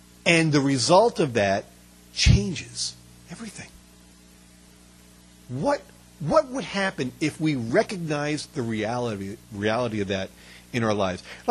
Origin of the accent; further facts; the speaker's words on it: Brooklyn, New York, United States; born or raised there